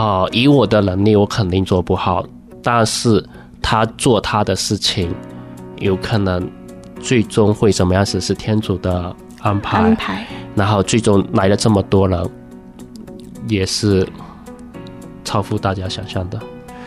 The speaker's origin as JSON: {"language": "Chinese", "country": "China", "said": "所以对我们中国人应该是要有所启迪的，我们更要帮助自己的同胞去宣传这一个美好的福音。"}